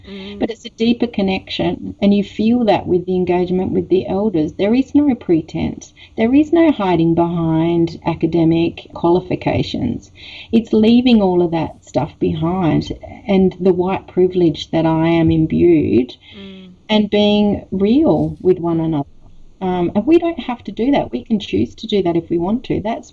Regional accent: Western Australia, Australia; I was born here on Wadjuk Noongar Boodja, that my parents took up a posting in rural Western Australia.

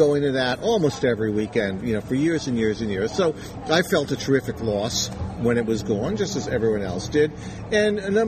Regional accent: Connecticut, United States; moved away as an adult; also born or lived in New York; Well, I grew up in Connecticut and in New York, and I never liked the hot weather. I never liked the extreme cold weather. So right after high school, I came out here to the Bay Area.

